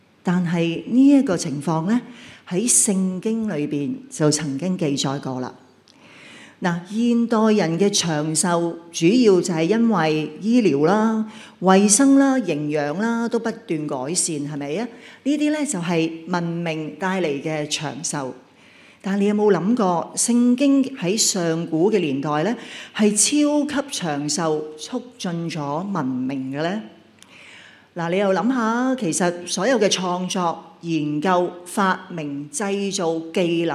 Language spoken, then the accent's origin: Cantonese; Hong Kong; 呢一个岁数真系似乎仲比我哋香港人均寿命仲低